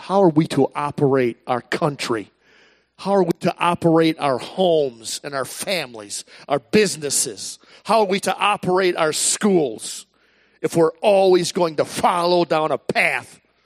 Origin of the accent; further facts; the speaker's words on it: United States; me being white and me growing up in suburban America, USA